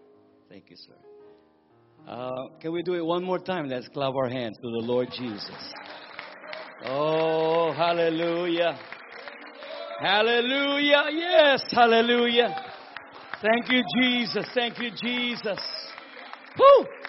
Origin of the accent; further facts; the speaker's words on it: Philippines; now in New London, United States; And so here we are coming from the Philippines, and we answer the call.